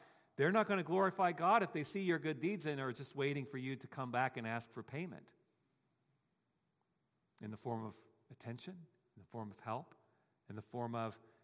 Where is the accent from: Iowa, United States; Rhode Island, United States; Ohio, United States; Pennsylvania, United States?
Ohio, United States; Dayton; Now, I'm from Dayton, Ohio, and I've said that before, and the roads there are pretty much like a grid, okay?